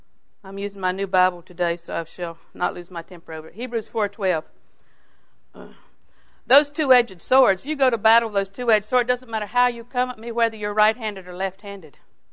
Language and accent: English; Auburndale, United States; Now, I was raised in Auburndale.